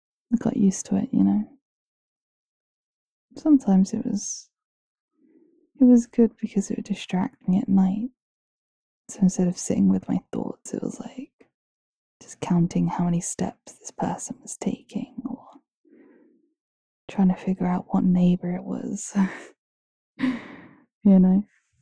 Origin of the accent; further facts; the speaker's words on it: London, United Kingdom; I grew up in London, so I think once you get through that noise, you know, you can pretty much sleep through anything. Where I grew up, actually, in London, it was on like a council estate